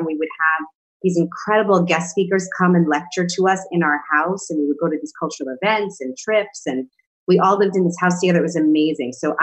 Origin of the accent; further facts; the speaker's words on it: Bronx, New York, United States; you know, I grew up in the Bronx. There's like a liquor store on every corner.